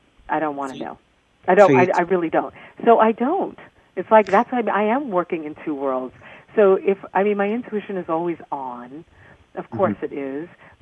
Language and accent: English; New York, United States; I am from Long Island, I'll admit that, but I am not that person.